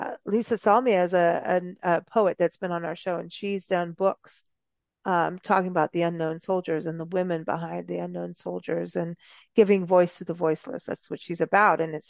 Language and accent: English; South Africa; growing up in South Africa as a teenager